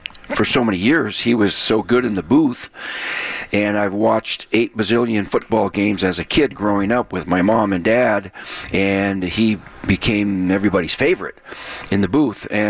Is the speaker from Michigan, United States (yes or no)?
yes; Iron Mountain, Michigan, United States; I grew up in Iron Mountain, right on the border of Wisconsin, but I grew up a Packer fan.